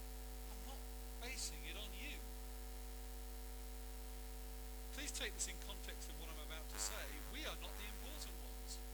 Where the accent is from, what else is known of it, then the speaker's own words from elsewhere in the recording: Yorkshire and the Humber, United Kingdom; Where I come from in the UK, I was born in Yorkshire, they specialise in dry stone walls.